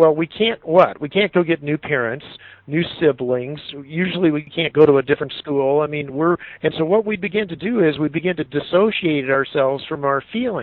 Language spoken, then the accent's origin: English; Arizona, United States; And I'm from Arizona, so we get this, you know, heat of the day deal